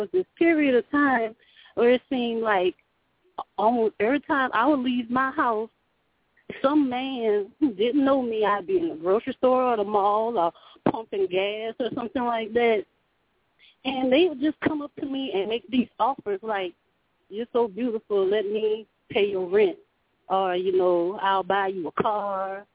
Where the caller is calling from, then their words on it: Louisiana, United States; I'm calling from Louisiana.